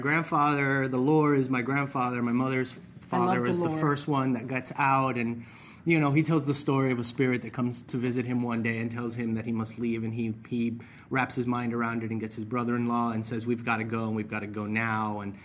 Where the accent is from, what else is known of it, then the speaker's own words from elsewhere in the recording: Miami, Florida, United States; I grew up in Miami. My family's Cuban. I was part of that wave of 60s exodus and exile. So grew up in Miami